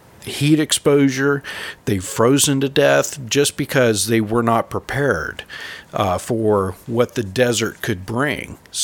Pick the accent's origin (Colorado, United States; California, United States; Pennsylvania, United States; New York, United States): California, United States; I grew up in California, and a lot of people go to the desert thinking, oh, it's the desert.